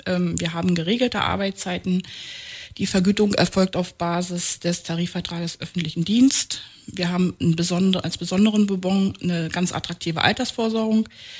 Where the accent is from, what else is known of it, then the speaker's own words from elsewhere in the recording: Mecklenburg-Vorpommern, Germany; now in Potsdam, Germany; Geboren und aufgewachsen bin ich im schönen Mecklenburg und danach meinem Mann, der ist ein gebürtiger Babelsberger, in seine Heimatstadt gefolgt.